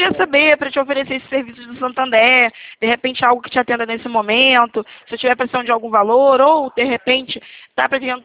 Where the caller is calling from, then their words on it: Rio de Janeiro, Brazil; Tô falando aqui do Rio de Janeiro.